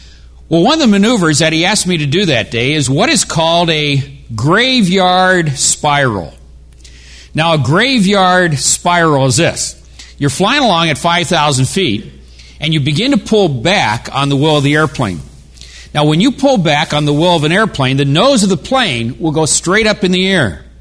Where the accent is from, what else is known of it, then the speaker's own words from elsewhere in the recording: Long Beach, California, United States; I grew up in Southern California, in Long Beach, California.